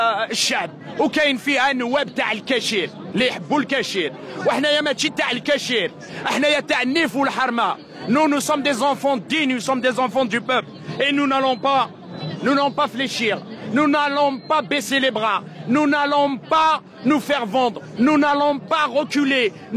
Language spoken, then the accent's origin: French; Algeria; J'ai un CDI avec l'Algérie, un contrat à durée indéterminée avec l'Algérie. Donc, on se considère Algérien à part entière.